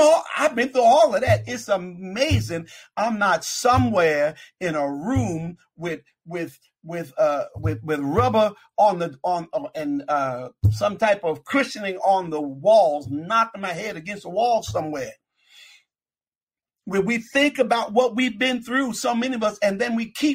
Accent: Jersey City, New Jersey, United States; I grew up in Jersey City, New Jersey.

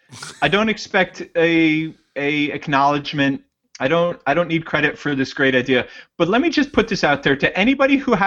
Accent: Brooklyn, New York, United States; showing up in my hometown of Brooklyn.

